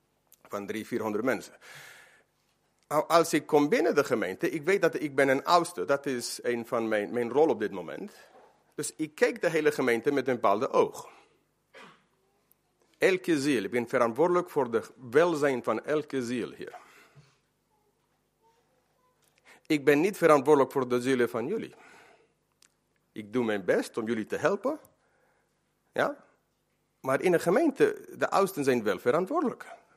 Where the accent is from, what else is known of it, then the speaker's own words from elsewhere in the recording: Eindhoven, North Brabant, Netherlands; Ik ben achtergrond, ik kom uit Eindhoven.